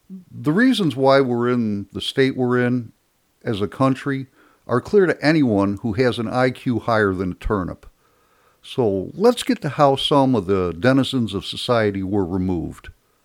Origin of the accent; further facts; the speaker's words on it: South Carolina, United States; Here in my home state of South Carolina, permitless carry was signed into law March 7th of this year.